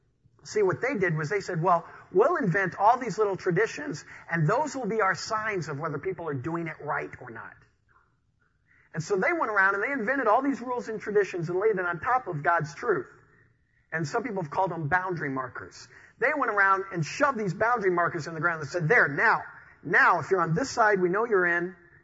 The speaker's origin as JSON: {"language": "English", "region": "Illinois", "country": "United States", "tie": "born or raised there", "moved": "as an adult", "lives_now": "Denver, United States", "said": "So I moved to Denver. Now, I grew up in Illinois, and I didn't really have any chances growing up to go downhill skiing."}